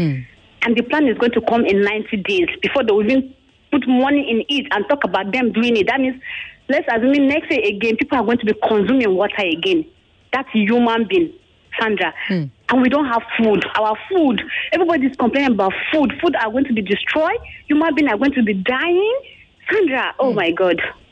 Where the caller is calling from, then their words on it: Badore, Lagos, Nigeria; calling from Badore.